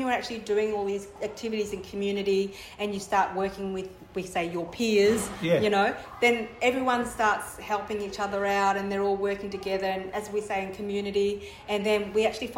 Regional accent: Queensland, Australia; So I'm from the Gold Coast, Brisbane, Ipswich sort of area, and that's the Yugambeh and the Yagara peoples.

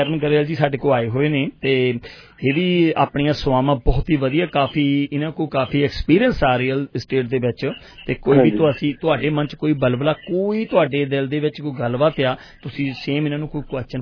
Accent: Punjab, India; ਮੈਂ ਵੀ ਪੰਜਾਬ ਤੋਂ ਆਏ ਹਾਂ, ਜਿੰਨੇ ਅਸੀਂ ਅੱਜ ਇਸ ਸਟੂਡੀਓ 'ਚ ਬੈਠੇ ਹਾਂ ਸਾਰੇ ਅਸੀਂ ਪੰਜਾਬੀ ਲੋਕ ਹਾਂ

